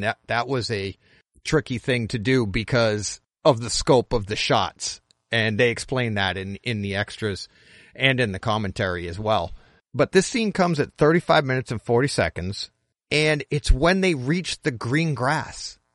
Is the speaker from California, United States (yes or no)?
no; Massachusetts, United States; And I'm from Massachusetts. I grew up in Massachusetts.